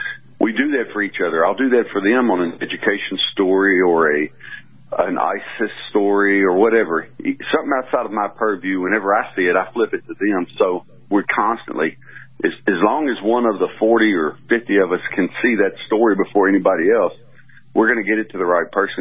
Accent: Kentucky, United States; Well, I'm a gun guy. I grew up originally in Kentucky.

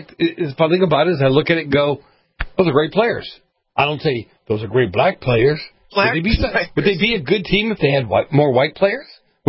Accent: Boston, Massachusetts, United States; It's funny you should say that because where I grew up in Boston, in the streets of Boston, you talk about the hood where I grew up

